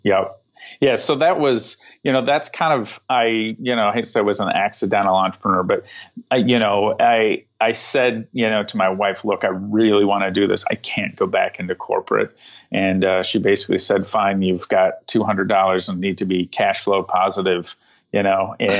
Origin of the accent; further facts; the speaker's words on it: England, United Kingdom; born there; I was born in England